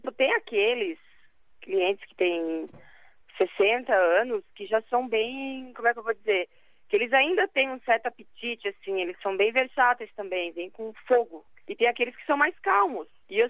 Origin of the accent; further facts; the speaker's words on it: Criciúma, Santa Catarina, Brazil; Eu tenho 29 e eu sou de Criciúma